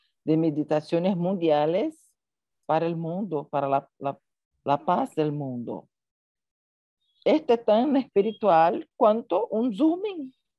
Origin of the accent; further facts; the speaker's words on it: Southeast, Brazil; Yo y Sandra somos del sudeste de Brasil.